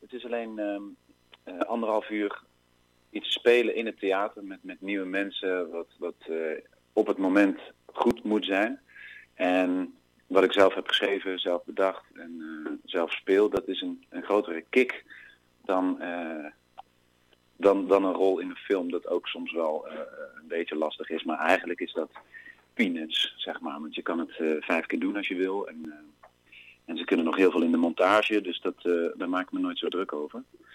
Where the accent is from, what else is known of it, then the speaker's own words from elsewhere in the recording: North Brabant, Netherlands; Dat had ik vroeger niet zo in Brabant, waar ik vandaan kom.